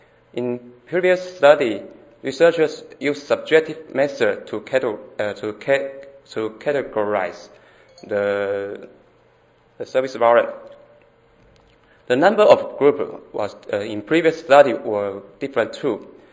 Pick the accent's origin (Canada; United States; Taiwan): Taiwan; English is a second language; I'm from Taiwan. As the only one foreign presenter, I'm nervous now, especially in Taiwan, it's midnight.